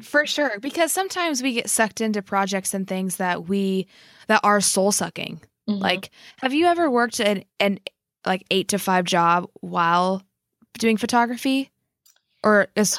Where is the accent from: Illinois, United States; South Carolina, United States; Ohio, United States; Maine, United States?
Illinois, United States; I'm actually from Southern Illinois originally.